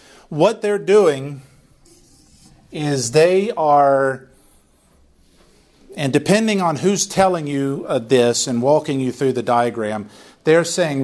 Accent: the South, United States; I remember growing up thinking, man, I grew up in the Bible Belt.

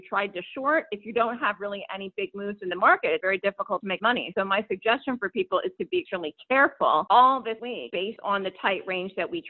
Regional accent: New York, United States; not just for the stock market, but also as a New Yorker.

